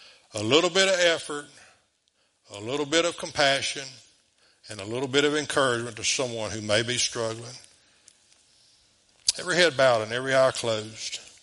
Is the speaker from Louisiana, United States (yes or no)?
yes; DeQuincy, Louisiana, United States; born there; I was born in De Quincey, Louisiana.